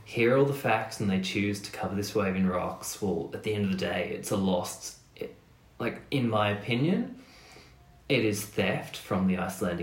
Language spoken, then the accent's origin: English; Australia; I think as an Australian, you know, you come in and you just go, this is a bit insane.